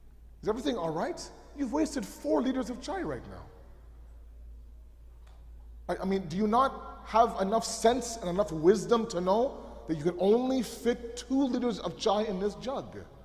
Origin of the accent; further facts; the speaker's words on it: Toronto, Ontario, Canada; And I was born and raised in Toronto.